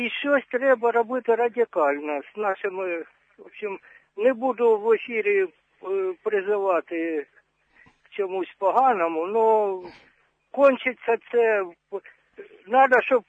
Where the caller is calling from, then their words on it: Kharkiv, Kharkiv Oblast, Ukraine; місто Харків.